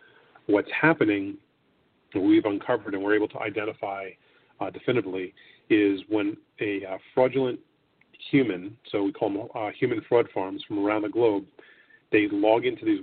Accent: New York, United States; moved away as an adult; now in Delaware, United States; I had moved from New York. I'm born and raised in New York, and my wife and I and the kids moved down to Delaware.

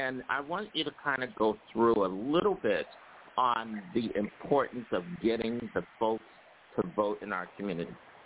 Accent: New York, United States; because I'm a New Yorker

